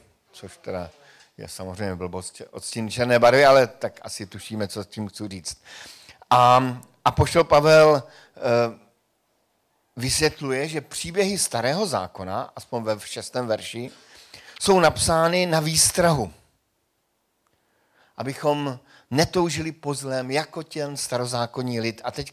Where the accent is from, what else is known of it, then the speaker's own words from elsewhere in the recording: Frýdek-Místek, Moravian-Silesian Region, Czechia; já pocházím z Frýdku Místku a tam se čepuje Radegast.